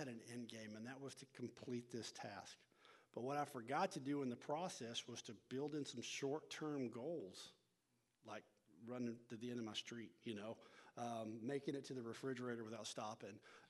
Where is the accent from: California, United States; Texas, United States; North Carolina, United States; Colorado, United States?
Texas, United States; By the way, I told you guys I was from North Texas, right? My Cowboys.